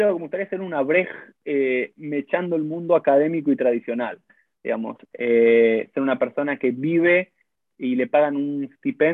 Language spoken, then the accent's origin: Spanish; Buenos Aires, Argentina; born there; Acá es en Buenos Aires, sí, nací en Buenos Aires, en el barrio de Colegiales, y lo que siempre me define es una típica familia judía de las típicas argentinas